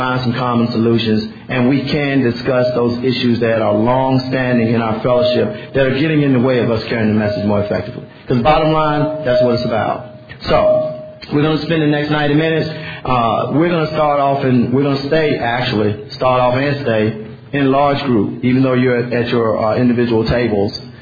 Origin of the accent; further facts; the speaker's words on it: Raleigh, North Carolina, United States; I'm from Raleigh, North Carolina.